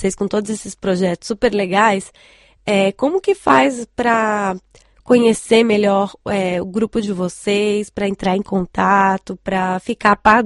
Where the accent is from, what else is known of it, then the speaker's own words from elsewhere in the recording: Brazil; now in China; E eu, como brasileira, quero me convidar aí para participar dessa comunidade também, já que eu falo português.